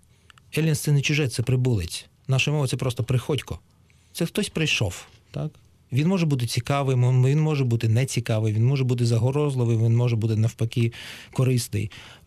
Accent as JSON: {"language": "Ukrainian", "country": "Ukraine", "said": "Я в Україні, я український грек з Приазов'я, в Грузії я з України грузин, як називають мене в Києві, трофейний грузин, ба більше ще в Грузії моя родина почасти російська."}